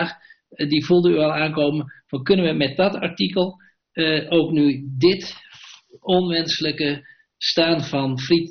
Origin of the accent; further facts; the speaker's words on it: Friesland, Netherlands; Als Fries doet het me natuurlijk pijn dat we geen karpiet meer kunnen afschieten.